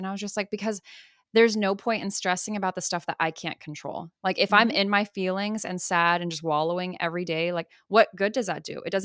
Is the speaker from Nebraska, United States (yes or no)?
no; Miami, Florida, United States; Anyways, I'm from Miami.